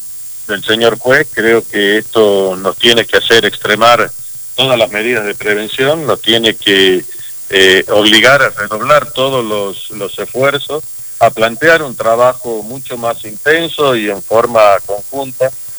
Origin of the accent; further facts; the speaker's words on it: Tucumán, Argentina; yo soy y vengo de un lugar donde nació la Argentina, donde empezó a cobrar vida la Argentina. Yo soy el gobernador de Tucumán.